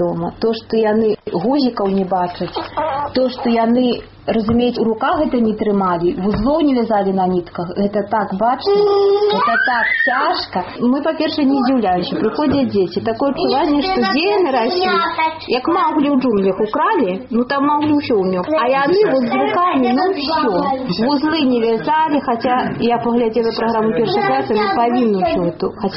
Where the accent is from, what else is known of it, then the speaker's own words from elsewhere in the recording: Minsk Region, Belarus; там я з Вілейскага раёна на Урэччы